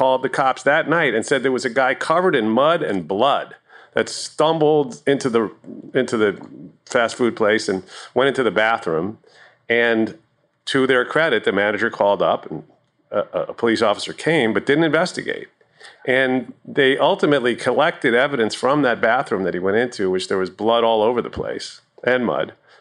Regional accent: New York, United States; Of course, I'm from New York, so I sound ridiculous.

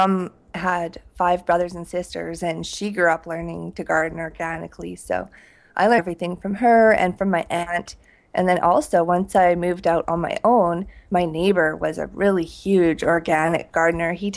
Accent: Prince George, British Columbia, Canada; I grew up in Prince George, which is about 10 hours north of here.

